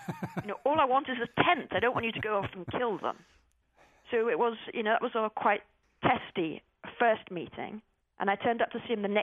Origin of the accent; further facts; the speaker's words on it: England, United Kingdom; from England